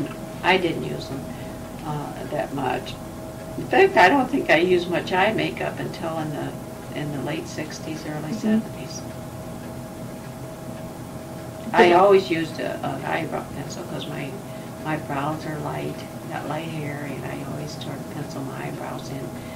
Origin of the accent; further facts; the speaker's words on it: Parkville, Missouri, United States; Well, I was born in Parkville, Missouri, which is Parkville. And I went to school there, and then I went to high school in North Kansas City, Missouri.